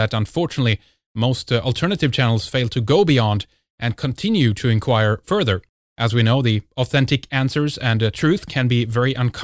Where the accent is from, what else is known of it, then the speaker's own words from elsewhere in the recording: Sweden; from Sweden, and this is Red Eyes Radio.